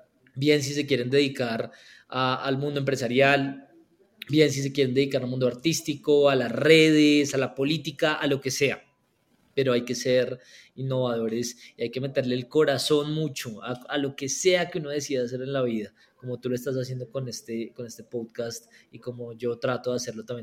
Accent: Colombia; la primera vez y la segunda y la tercera vez que yo salí de Colombia fue a ir a concursos de debate

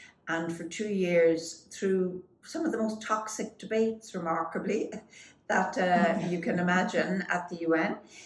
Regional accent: County Louth, Ireland; I'm from County Louth, which is in fact the neighborhood of Newgrange, which I think is one of the most remarkable cultural assets that Ireland has to offer.

